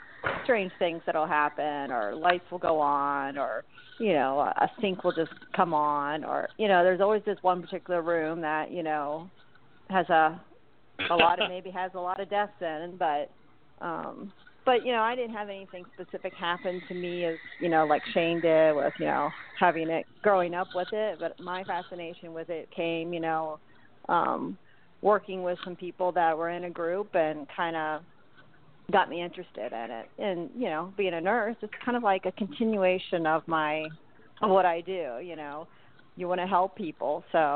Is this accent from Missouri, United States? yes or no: no; Lebanon, Ohio, United States; Well, I'm from a small town as well, a little Lebanon, Ohio. I think I was like a high school graduate of like 100 people.